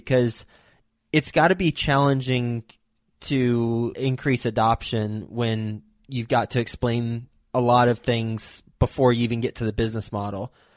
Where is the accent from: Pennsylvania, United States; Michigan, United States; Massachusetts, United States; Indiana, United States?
Michigan, United States; Flint; born there; I was born in Flint, Michigan.